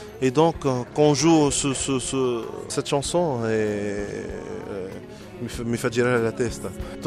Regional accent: Tunisia; French is a second language; now in Rome, Italy; je suis de la Tunisie, je vis ici de 5 ans

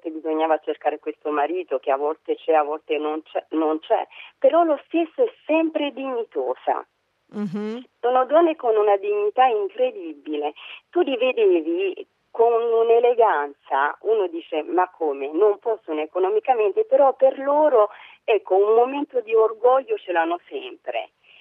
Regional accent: Burundi; eravamo riusciti a creare una radio in Burundi, una radio che era per la pace, come sai nel mio paese c'è stata la guerra

